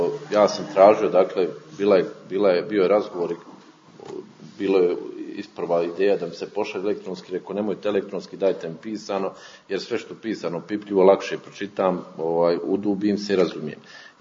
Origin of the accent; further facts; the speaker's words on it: Tuzla, Federation of Bosnia and Herzegovina, Bosnia & Herzegovina; odrastao sam u Tuzli, nije bilo u Mahali gdje sam ja živio toliko granatiranja i slično